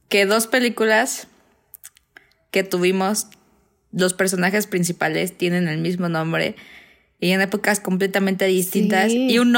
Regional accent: Mexico; accent: Mexican; Somos, por si no notaron el acento. Que según nosotros no tenemos.

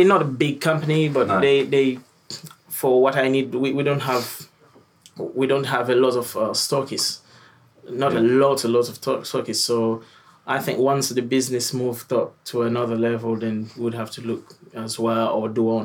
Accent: Haiti; now in Dominican Republic; And I'm from Haiti, and we cook, I would say classic French, but with the Caribbean flavors and twist. I live in Dominican Republic.

